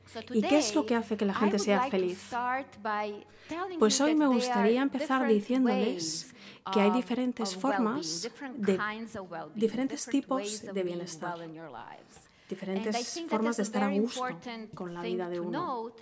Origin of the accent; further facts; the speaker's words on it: Split, Split-Dalmatia County, Croatia; Esta es mi ciudad natal, ese Split en Croacia.